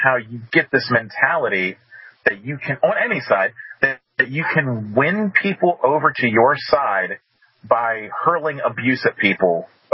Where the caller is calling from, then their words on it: Clarksburg, West Virginia, United States; Calling from Clarksburg, West Virginia.